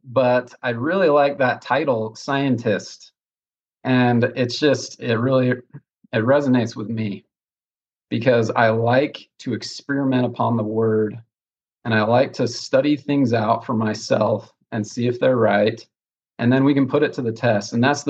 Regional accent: Utah, United States; Born and raised in Utah, lived in Utah my whole life, and currently living in Mapleton with my wife and three kids.

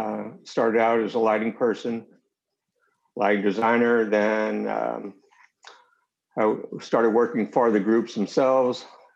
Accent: St. Louis, Missouri, United States; moved away as an adult; now in Nashville, United States; And I grew up in St. Louis, and I worked with … a regional band out of St. Louis.

